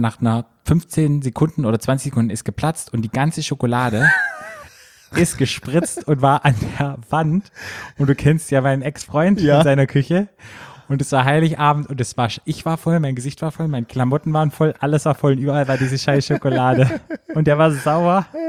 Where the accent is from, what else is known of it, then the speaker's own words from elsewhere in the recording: Baden-Württemberg, Germany; bei uns im Schwarzwald sagen wir Sachet.